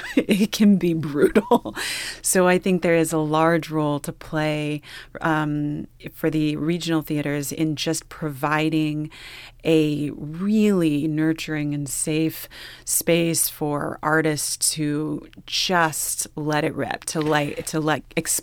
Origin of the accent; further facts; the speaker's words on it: Texas, United States; I tend to say Latinx because I'm from Texas, and so I just drawl.